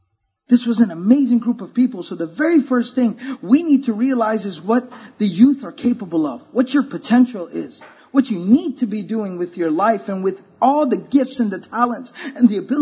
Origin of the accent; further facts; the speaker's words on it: Dallas, Texas, United States; also born or lived in Fort Worth; I was born and raised in Texas. I was actually born in Fort Worth, Texas. That's where the West began. All right. So I was born in Fort Worth, Texas. I was raised in the Dallas area.